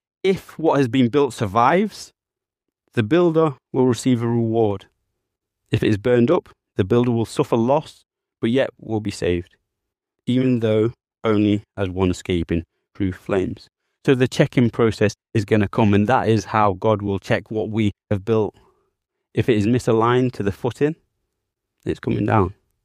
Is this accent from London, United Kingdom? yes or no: yes; London, United Kingdom; oh no, I'm from London, but I'm starting to sound like I'm from Yorkshire.